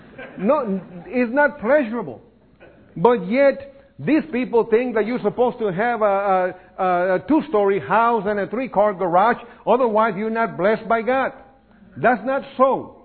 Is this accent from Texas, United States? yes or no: yes; Beeville, Texas, United States; I've seen it in my hometown, Beeville.